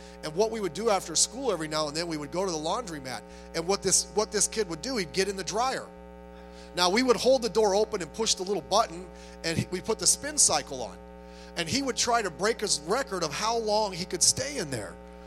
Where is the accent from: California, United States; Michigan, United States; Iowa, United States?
California, United States; Long Beach; Remember when I was growing up in North Long Beach here, I went to Lindbergh Junior High School.